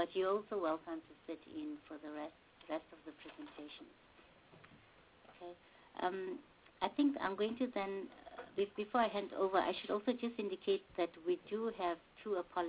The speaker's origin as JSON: {"language": "English", "region": "Limpopo", "country": "South Africa", "said": "But also maybe just to put it on record so that I know some of you don't know me, but I'm from Limpopo."}